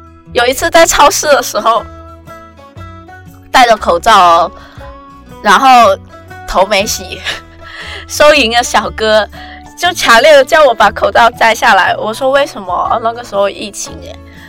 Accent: Guangzhou, Guangdong, China; now in Shanghai, China; 今年25岁，我是广州人，现在在上海。

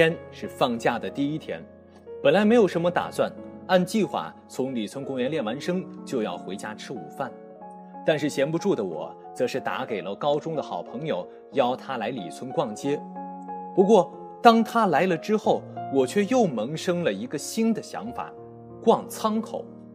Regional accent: Qingdao, Shandong, China; 到了外地上大学之后，我才发现作为青岛人不了解自己的城市又何谈热爱

